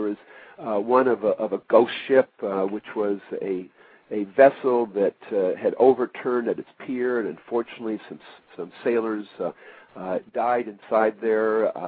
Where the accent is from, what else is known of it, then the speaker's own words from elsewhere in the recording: East Coast, United States; I grew up on the East Coast. I went to school in the Midwest, if you will, and then also on the West Coast.